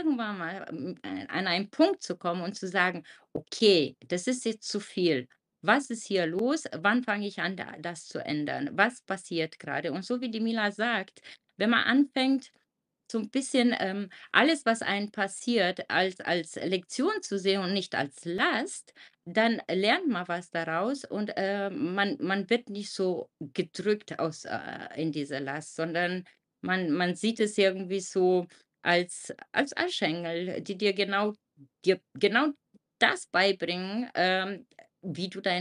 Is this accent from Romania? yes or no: yes; Romania; ich bin jetzt 47 und in der damaligen Zeit, ich bin in Rumänien aufgewachsen